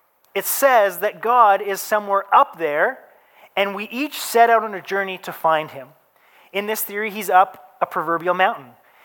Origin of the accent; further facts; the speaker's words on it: Victoria, British Columbia, Canada; You know, I grew up in Victoria, BC. Most of my life, moved here just about 3 years ago with my family.